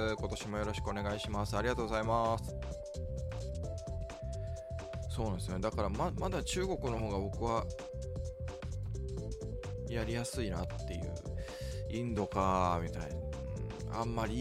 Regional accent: Tokyo, Japan; なんか東京生まれ東京育ちだからみたいなことなのかもしれないですけど

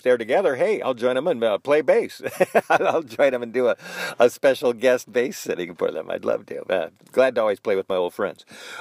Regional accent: California, United States; and I was from California, and I was quick

